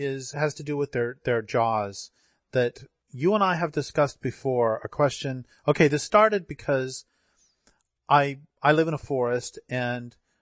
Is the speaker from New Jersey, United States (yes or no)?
no; Colorado, United States; I grew up in Colorado and drove through Wyoming a bazillion times and it can get pretty hot.